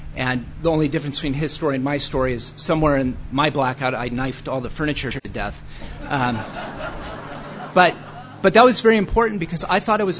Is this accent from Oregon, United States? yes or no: yes; Portland, Oregon, United States; I'm from Portland originally, but I ended up down there.